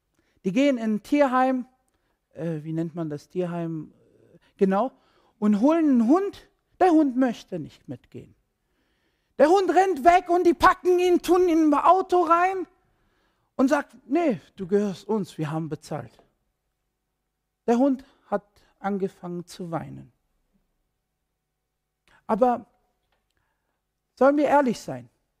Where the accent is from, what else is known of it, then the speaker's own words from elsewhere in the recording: Iraq; German is a second language; now in Germany; Also ich bin ja Iraker